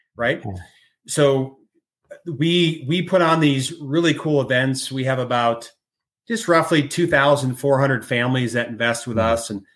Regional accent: Michigan, United States; we're from Michigan originally, so we have Michigan roots.

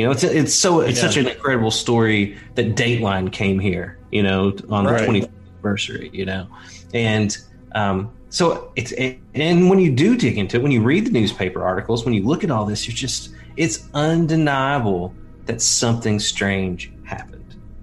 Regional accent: Kentucky, United States; also born or lived in Lexington, United States; moving down here from Lexington, Kentucky, right? Because I'm from Eastern Kentucky, from Appalachia. I didn't really want to move back to a small town.

